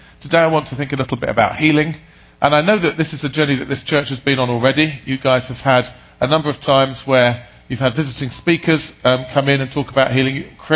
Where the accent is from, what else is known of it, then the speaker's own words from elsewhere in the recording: England, United Kingdom; I'm still slightly in shock as an Englishman at your unseasonable November weather.